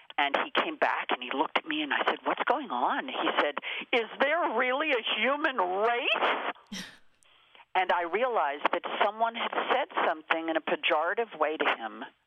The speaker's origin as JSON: {"language": "English", "town": "Los Angeles", "region": "California", "country": "United States", "tie": "born or raised there", "said": "I am born and raised in Los Angeles, so it has been"}